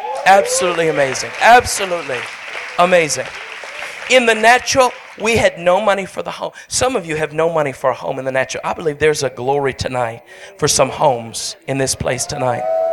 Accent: Canada; now in United States; because I'm a Canadian.

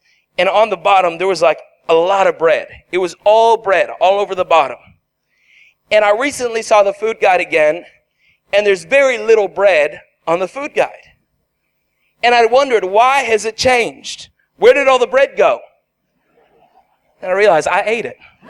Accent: Canada; I remember being a little child in Canada, and I grew up in Canada. I'm a Canadian. My wife and I and our children were all Canadians. And we grew up in Canada.

